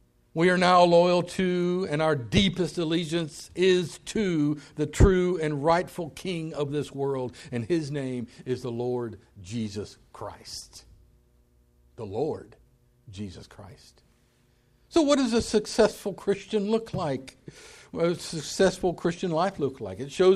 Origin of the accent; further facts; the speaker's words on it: Texas, United States; Where are you from? And I'm from Texas.